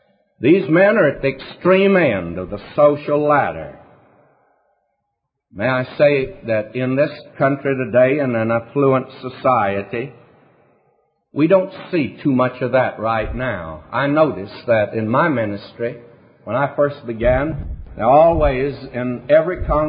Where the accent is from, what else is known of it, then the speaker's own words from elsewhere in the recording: the South, United States; I'm a Southerner, but I want to say this to you.